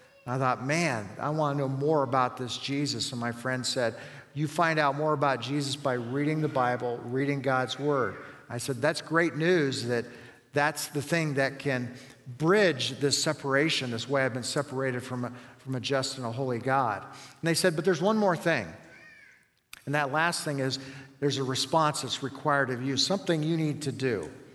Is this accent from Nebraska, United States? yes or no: yes; Lincoln, Nebraska, United States; Yeah, I grew up in Lincoln, and all I ever wanted to be was a Husker